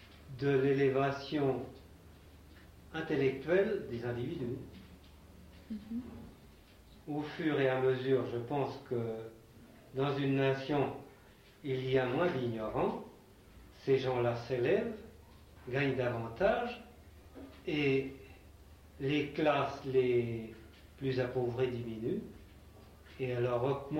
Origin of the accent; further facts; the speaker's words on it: France; Ou chez nous, en France?